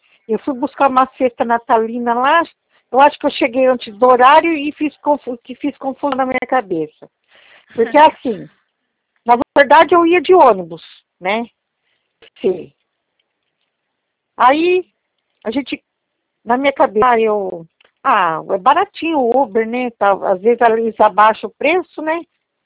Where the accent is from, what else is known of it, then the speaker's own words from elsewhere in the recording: Jacareí, São Paulo, Brazil; Nossa, mas eu sou de Jacareí.